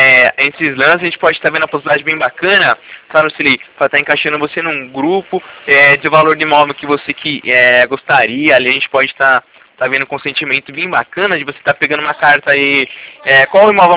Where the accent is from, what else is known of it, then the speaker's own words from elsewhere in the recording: Itatiba, São Paulo, Brazil; Sou daqui de Itatiba.